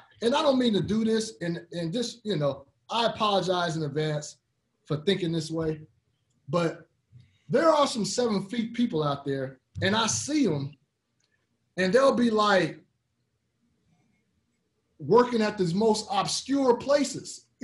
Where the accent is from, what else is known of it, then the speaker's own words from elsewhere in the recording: Fresno, California, United States; But I grew up in Fresno. We got all the Golden State Warrior games.